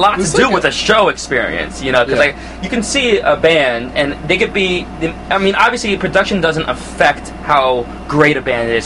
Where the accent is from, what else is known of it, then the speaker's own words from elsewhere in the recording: Lyndhurst, New Jersey, United States; I grew up in Lyndhurst.